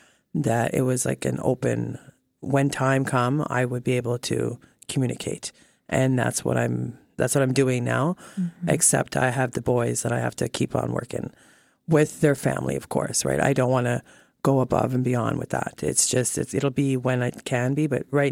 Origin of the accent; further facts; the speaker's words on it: Arnprior, Ontario, Canada; Arnprior.